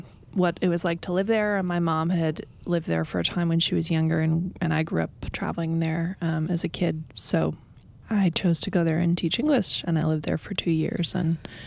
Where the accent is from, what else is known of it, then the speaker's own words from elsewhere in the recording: United States; accent: Midwestern; I am American. Yeah, exactly. Sound like I'm from the Midwest